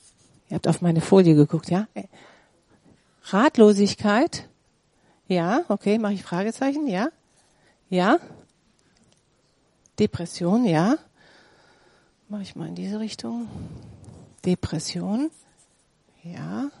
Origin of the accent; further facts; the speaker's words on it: Grefrath, North Rhine-Westphalia, Germany; Wir kommen ja aus Grefrath. Grefrath ist ein Ort, wo es langweilig ist.